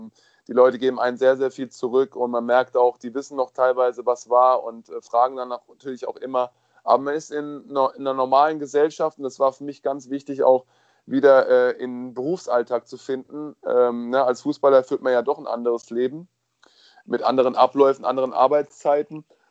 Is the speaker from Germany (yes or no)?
yes; Kaiserslautern, Rhineland-Palatinate, Germany; Regionalligist hier in der Nähe von meiner Heimat, Kaiserslautern